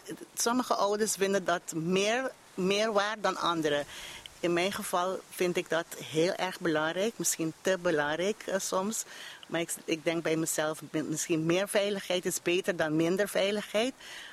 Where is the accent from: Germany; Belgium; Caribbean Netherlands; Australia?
Caribbean Netherlands; Bonaire; ik ben zelf geboren en getogen op Bonaire.